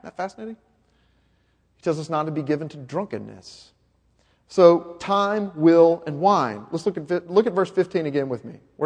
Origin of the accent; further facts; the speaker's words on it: the South, United States; I pick on the South. I'm a Southerner. I can do that.